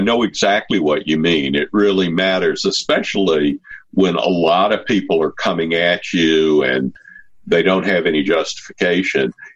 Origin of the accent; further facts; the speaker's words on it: Mississippi, United States; And that was how I felt growing up in the Mississippi Delta.